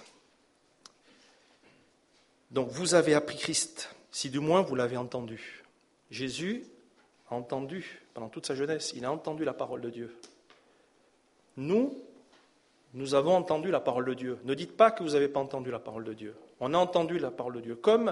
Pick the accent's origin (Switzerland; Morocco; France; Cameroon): Switzerland; Bern; je suis allemand, je suis originaire de Berne, moi. Mais vous savez, mon suisse allemand, c'est une catastrophe.